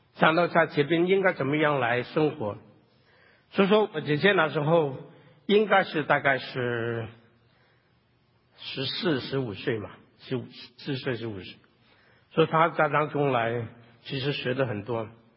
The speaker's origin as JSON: {"language": "Chinese", "country": "Hong Kong", "said": "但是因为我们就是从香港过来，就说对这些英文不好"}